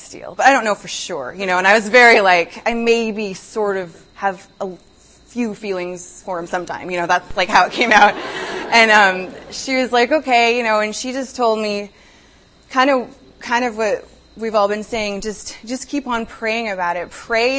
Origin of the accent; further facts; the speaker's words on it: Salt Lake City, Utah, United States; The Rock, we're from Salt Lake, The Rock in Salt Lake was really small